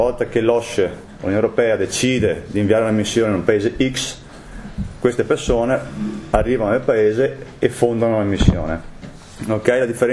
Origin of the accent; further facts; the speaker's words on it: Vicenza, Veneto, Italy; Ciao a tutti … sono di Vicenza.